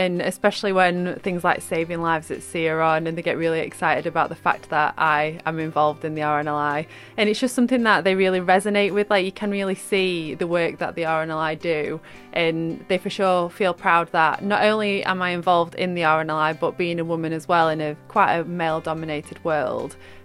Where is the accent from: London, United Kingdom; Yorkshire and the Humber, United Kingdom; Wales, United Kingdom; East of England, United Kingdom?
Yorkshire and the Humber, United Kingdom; Sheffield; No, I'm from Sheffield, which is positively landlocked.